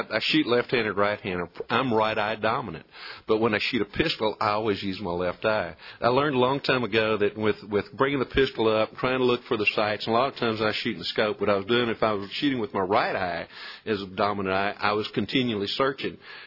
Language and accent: English; Texas, United States; When I was a youngster growing up in Colorado County